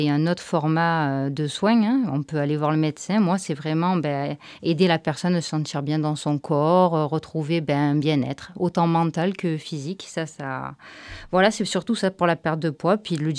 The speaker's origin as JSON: {"language": "French", "town": "Aubagne", "region": "Provence-Alpes-Côte d'Azur", "country": "France", "tie": "born there", "said": "je suis née à Aubagne, je suis aubagnaise. Après, j'ai vécu dans la région Provence-Alpes-Côte d'Azur. Et là maintenant, on est dans le 86 depuis même pas 6 mois."}